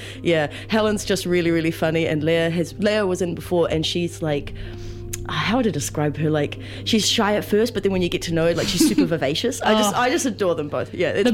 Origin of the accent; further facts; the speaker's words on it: Tauranga, Bay of Plenty, New Zealand; And then we've got another show in Tauranga, which is my hometown, on the 12th of August.